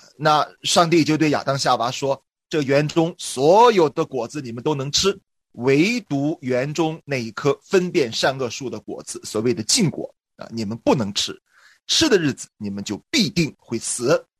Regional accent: China; 我们中国人呢特别喜欢平安啊，我们说金山银山也不如家宅平安

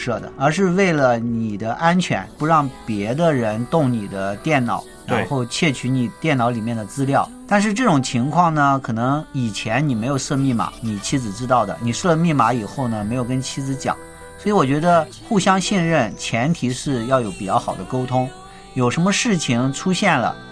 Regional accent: Shandong, China; 我老家是山东的，就有这个传统啊

